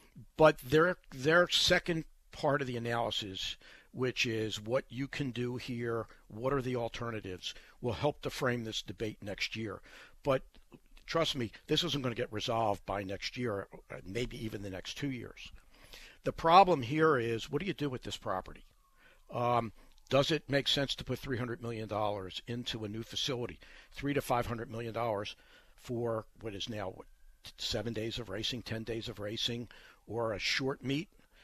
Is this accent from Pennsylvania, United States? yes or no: no; Baltimore, Maryland, United States; This is my hometown, and I'm not trying to denigrate the city of Baltimore, but it's a serious, serious concern.